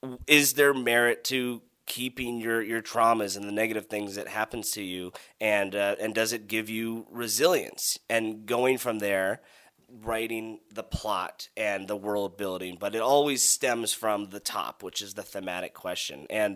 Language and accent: English; Coeur d'Alene, Idaho, United States; And of course, Rylan and I both are raised here in Idaho. We're from Coeur d'Alene